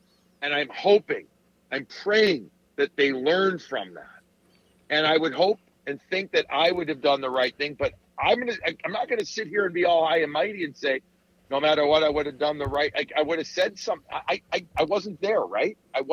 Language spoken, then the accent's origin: English; Chicago, Illinois, United States; I'm, by the way, I'm from Chicago.